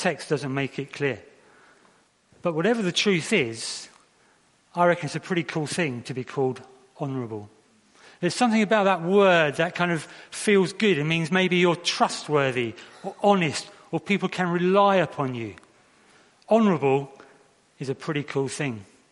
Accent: Brighton and Hove, South East England, United Kingdom; what we are like as normal, everyday people growing up in Brighton and Hove.

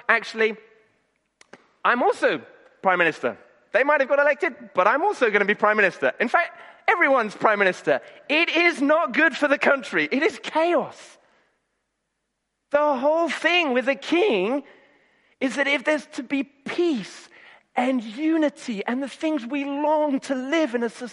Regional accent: United Kingdom; And the thing is that we as very British people can sometimes be a bit embarrassed about that, even as Christians.

